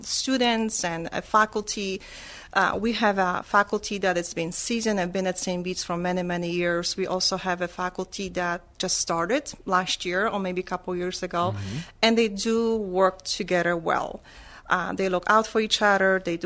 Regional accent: Andrychów, Lesser Poland, Poland; English is a second language; moved away as an adult; now in United States; Yes, I was born and raised in a small town southern of Poland, Andrychów, very close to the town of John Paul II, Wadowice. And I'm from a big family, one of 12.

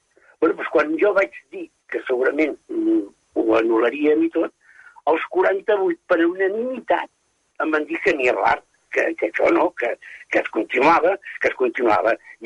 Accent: Catalonia, Spain; com a bons catalans, pues, tendem a complicar-ho tot.

